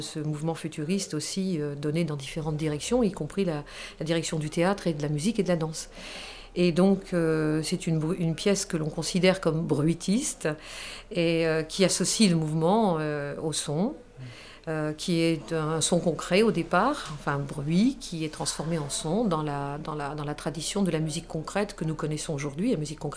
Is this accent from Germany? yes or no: yes; Germany; Là, je viens d'Allemagne.